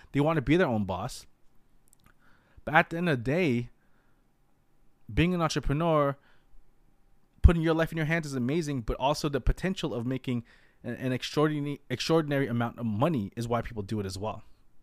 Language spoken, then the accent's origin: English; Philippines; I'm Filipino, right? I'm Filipino, and a lot of people in the Filipino community, in the U.S., and around the world, to be honest, become nurses.